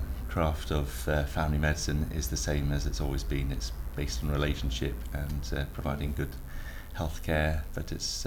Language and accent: English; Bristol, South West England, United Kingdom; also born or lived in Newcastle / Leeds; I was born in Newcastle, but brought up in the in Bristol area and Leeds, and returned home, perhaps.